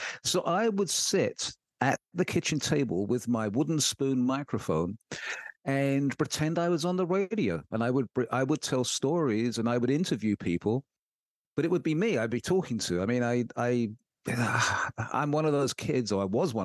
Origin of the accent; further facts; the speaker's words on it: London, United Kingdom; I'm from London, the UK. And the very weird thing is that when I go back home, people say I've got an American accent